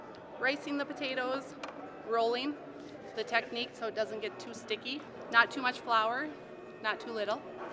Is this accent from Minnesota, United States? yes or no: yes; Fertile, Minnesota, United States; I'm from Fertile, Minnesota, and I started making lefse about 3.5 years ago.